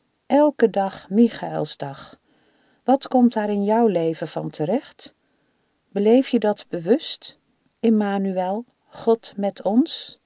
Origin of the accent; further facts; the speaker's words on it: Leiden, South Holland, Netherlands; born there; Ik ben geboren in Leiden in de oorlogsjaren en woonde met mijn ouders en drie broers en drie zussen in een rijtjeshuis